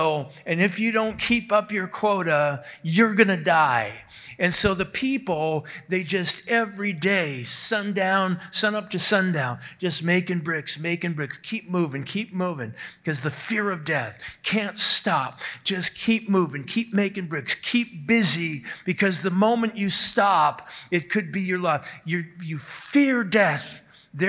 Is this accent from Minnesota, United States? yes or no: yes; Minnesota, United States; when I was growing up in Minnesota, the biggest rivalry in those days was between the Vikings and the Los Angeles Rams.